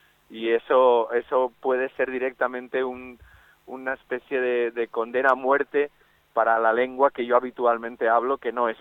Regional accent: Valencian Community, Spain; Y en el caso de mi tierra, permítanme que yo creo que ustedes lo van a entender muy bien, mejor que nadie. Es que así parlem una lengua diferente, que es el valencià, el catalá

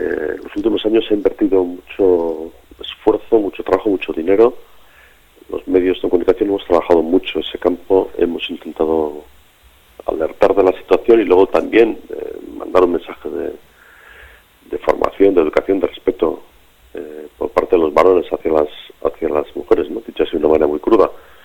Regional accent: Tolosa, Basque Country, Spain; yo soy de Tolosa, yo no conocía a la víctima

